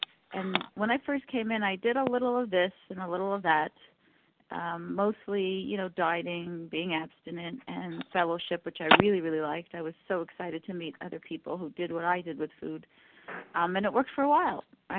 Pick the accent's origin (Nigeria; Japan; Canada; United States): Canada; I'm from Canada, and I am a compulsive overeater